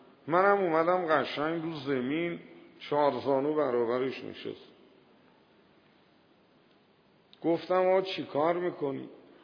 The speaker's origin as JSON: {"language": "Persian", "town": "Tehran", "region": "Tehran Province", "country": "Iran", "said": "گفت کجایی هستی؟ گفتم تهران."}